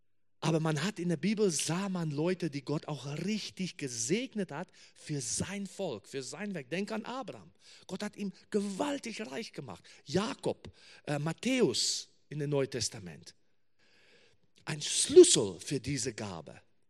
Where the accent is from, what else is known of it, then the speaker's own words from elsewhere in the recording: South Africa; now in Germany; ich komme aus Südafrika mit nur einem Koffer in meiner Hand.